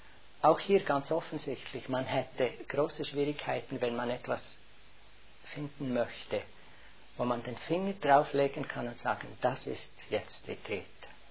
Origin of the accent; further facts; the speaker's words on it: Switzerland; Nicht wie bei uns in der Schweiz, wo es ein großes Gebäude ist.